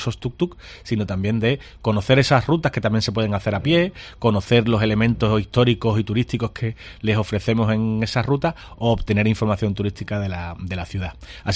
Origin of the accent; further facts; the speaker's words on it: Huelva, Andalusia, Spain; uno de los principales atractivos turísticos que tiene Huelva somos los onubenses